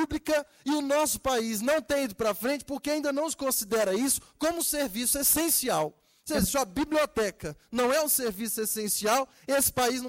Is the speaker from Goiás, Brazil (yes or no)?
yes; Goiás, Brazil; Eu venho do interior de Goiás, vivi lá a minha infância